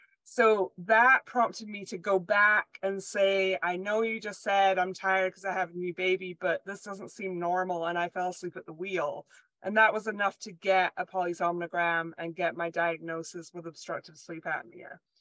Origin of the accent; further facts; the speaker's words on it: Scotland, United Kingdom; I'm from Scotland originally, because if I don't say that, people spend the whole time that I'm talking just being like, is she Canadian? Maybe a bit of Irish. So I was born and raised in Scotland.